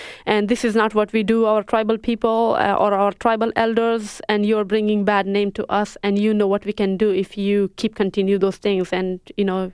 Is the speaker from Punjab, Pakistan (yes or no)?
no; Waziristan, Khyber Pakhtunkhwa, Pakistan; And I come from Waziristan, which is the hub of Taliban, and Waziristan means the land of Wazir people.